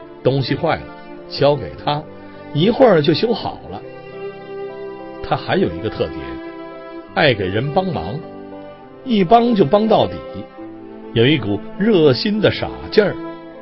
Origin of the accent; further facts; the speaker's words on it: Tianjin, China; 我的童年是在天津度过的，那时天津是一个热闹的工业城市，天津人又有爱玩爱唱的传统。